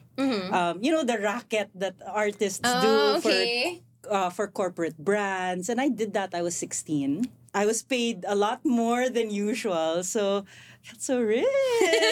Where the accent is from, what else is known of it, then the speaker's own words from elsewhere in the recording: Philippines; I always teach them that I'm from the Philippines.